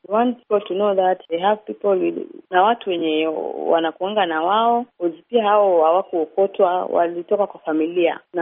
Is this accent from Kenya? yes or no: yes; Kenya; So tunachukulia issue ni kama mwanamke, kama Mkenya wa kawaida